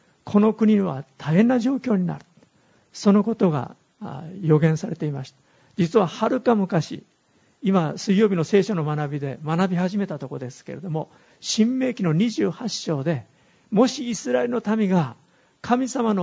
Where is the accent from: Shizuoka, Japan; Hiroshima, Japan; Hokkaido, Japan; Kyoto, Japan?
Hiroshima, Japan; 私は田舎の出身です。50キロぐらい北の方に離れたところですけども